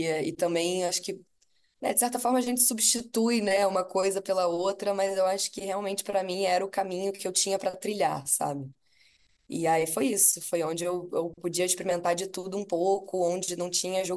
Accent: Salvador, Bahia, Brazil; also born or lived in Rio de Janeiro; eu nasci no Rio, mas eu morei um tempinho em Salvador. E as minhas primeiras memórias são de lá.

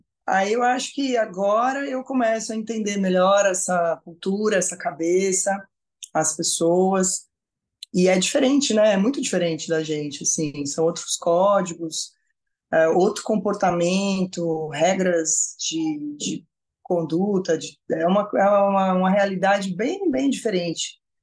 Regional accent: Brazil; Que é o meu chip, eu sou brasileira.

